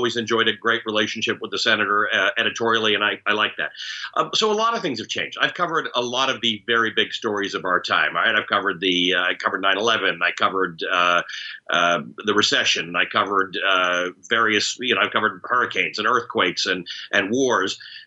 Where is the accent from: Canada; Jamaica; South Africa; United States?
Canada; also born or lived in Kenya; I'm a Kenyan-born Muslim who grew up in Canada